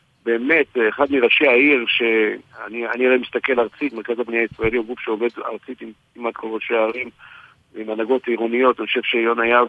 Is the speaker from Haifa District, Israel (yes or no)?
yes; Haifa, Haifa District, Israel; also born or lived in Krayot; גדלתי בנווה שאנן, עד גיל 6, אחרי זה עברתי לקריות, אחרי זה אחרי הצבא עברתי למרכז.